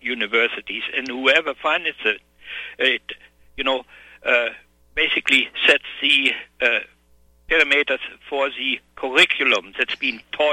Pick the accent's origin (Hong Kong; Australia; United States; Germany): Germany; English is a second language; when I grew up in Germany after the war